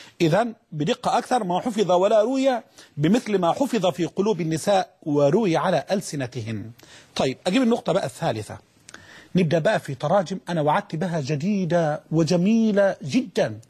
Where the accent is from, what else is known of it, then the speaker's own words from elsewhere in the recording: Libya; وبالنسبة أيضا بإذن الله إلى بلدتنا الطيبة ليبيا.